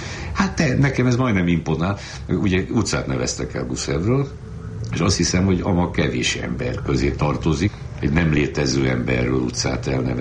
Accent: Oradea, Bihor, Romania; Egyszer kiderült, hogy én nagyváradi vagyok, ő meg ugye ugrai, tehát Bihar megyei

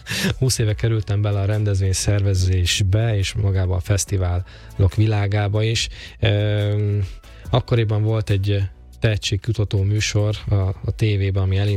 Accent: Salgótarján, Nógrád, Hungary; now in Tata, Hungary; Salgótarjáni vagyok, aki Egerben szervezett fesztivált, aztán Budapestre került, és Tatán kötöttem ki

